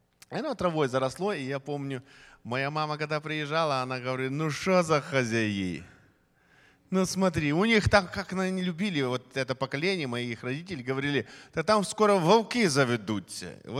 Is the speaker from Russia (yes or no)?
no; Ukraine; moved away as an adult; Мы, приехавшие из Советского Союза, Украины, в России, для нас, вы просто другого не видели. А для нас, которые оттуда приехали